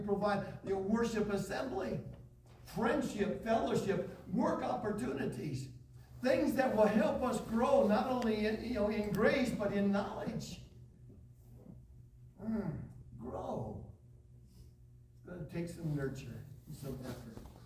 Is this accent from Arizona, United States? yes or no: no; Muskegon, Michigan, United States; When I grew up back in Muskegon, Michigan, at a kitchen table that had a kitchen window right there looked out into a grassy area of our yard.